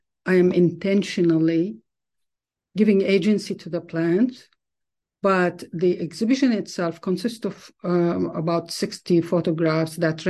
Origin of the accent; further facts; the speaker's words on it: Palestine; now in Canada; when I visited home, I was struck by the name of the park, Canada Park, and I am coming from Canada. So I managed to reach the site, which is at the outskirts of Jerusalem. It is painful. It's extremely painful experience because as a Palestinian, I recognize the plants.